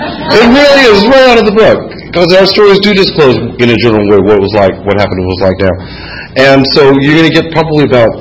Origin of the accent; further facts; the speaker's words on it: Los Angeles, California, United States; from Los Angeles.